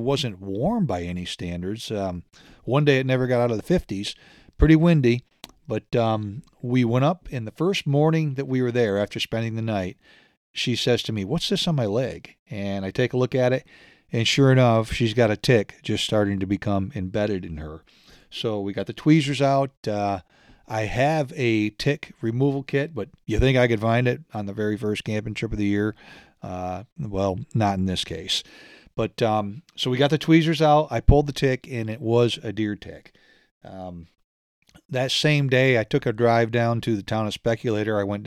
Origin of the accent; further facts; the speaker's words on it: Northeast, United States; growing up in the Northeast, I never experienced ticks.